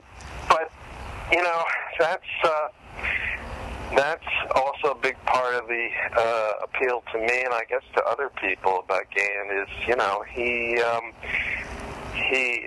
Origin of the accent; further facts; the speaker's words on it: Connecticut, United States; I mean, I unfortunately where I was growing up in Connecticut experienced something that was kind of like a combination of West Side Story and The Warriors